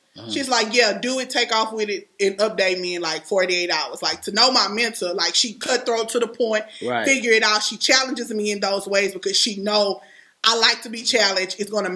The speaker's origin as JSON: {"language": "English", "town": "Beaumont", "region": "Texas", "country": "United States", "said": "So, you know, I'm from Beaumont, Texas, baby. BMT, Golden Triangle."}